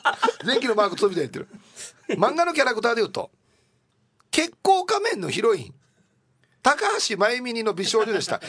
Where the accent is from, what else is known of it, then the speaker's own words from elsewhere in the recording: Beppu, Oita, Japan; 2年前地元別府市で行われた2回目の成人式というイベントで再会してしまいました。